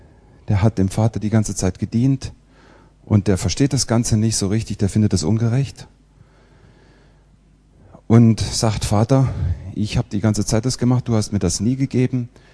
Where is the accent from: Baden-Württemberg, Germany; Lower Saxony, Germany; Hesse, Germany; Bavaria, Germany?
Hesse, Germany; Kassel; also ich komme aus Kassel. Kassel ist in der Mitte von Deutschland.